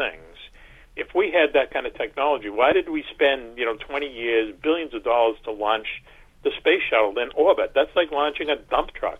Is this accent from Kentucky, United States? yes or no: no; Boston, Massachusetts, United States; I grew up in Boston and in the 50s